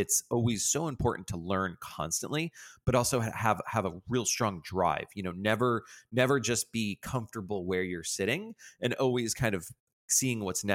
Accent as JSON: {"language": "English", "town": "Boca Raton", "region": "Florida", "country": "United States", "tie": "born or raised there", "said": "So growing up, I grew up in Boca Raton, Florida, which is where IBM invented the PC."}